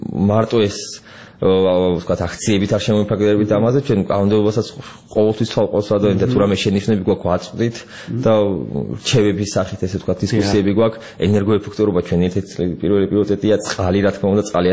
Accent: Tbilisi, Georgia; born there

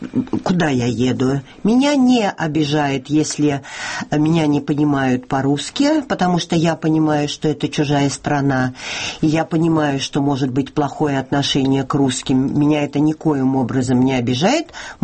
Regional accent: Saint Petersburg, Russia; now in Lithuania; Но сами понимаете, если я петербурженка, то я побывала и в Эстонии, и в Латвии.

